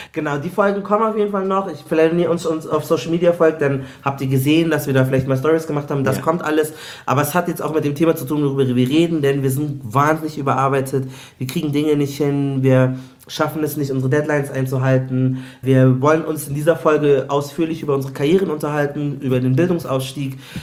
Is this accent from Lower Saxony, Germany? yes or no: no; Munich, Bavaria, Germany; Aber ich bin auch aus München.